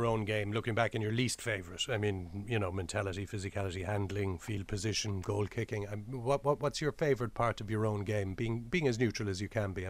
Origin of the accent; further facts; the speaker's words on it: Cork, Munster, Ireland; also born or lived in Malahide; I'm from Cork